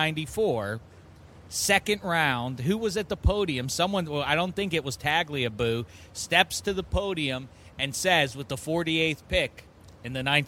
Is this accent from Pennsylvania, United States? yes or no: yes; Pittsburgh, Pennsylvania, United States; You know, I grew up obviously in Pittsburgh.